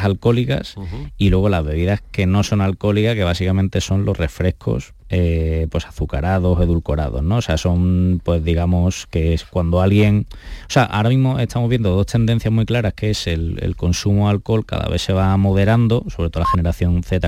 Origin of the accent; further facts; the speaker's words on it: Cádiz, Andalusia, Spain; also born or lived in Madrid; now in Chicago, United States; somos los dos andaluces, él es de Granada y yo soy de Cádiz, paisano tuyo